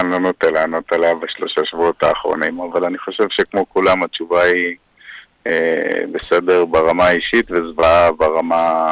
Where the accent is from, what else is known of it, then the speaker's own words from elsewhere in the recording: Hong Kong; moved away; אני גדלתי בהונג קונג